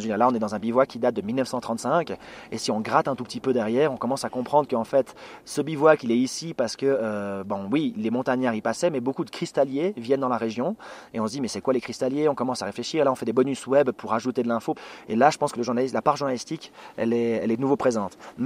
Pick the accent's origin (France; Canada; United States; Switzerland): Switzerland; Valais; je viens du Valais donc c'était le journal qui se présentait le mieux.